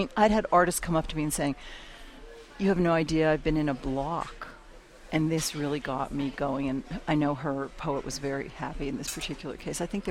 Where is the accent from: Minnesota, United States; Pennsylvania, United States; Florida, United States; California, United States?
Pennsylvania, United States; Pittsburgh; now in New Mexico, United States; No, my children were born here and my grandchildren, but I'm always going to be a Pittsburgher, even just the way I talk, I think.